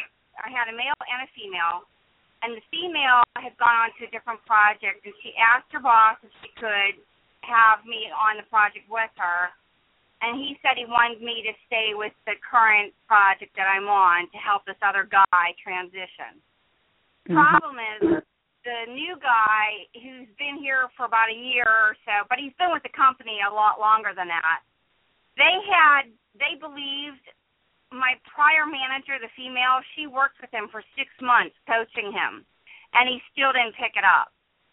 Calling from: New Jersey, United States; I'm calling from New Jersey.

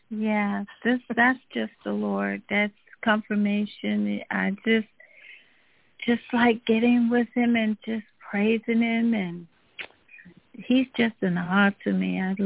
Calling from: Georgia, United States; Hi, this is … I'm calling from Georgia.

